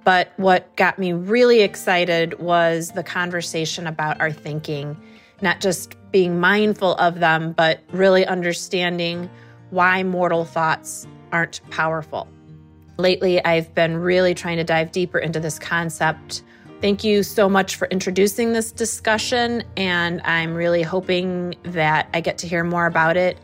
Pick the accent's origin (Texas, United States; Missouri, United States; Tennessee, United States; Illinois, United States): Illinois, United States; Chicago; I'm from Chicago, Illinois.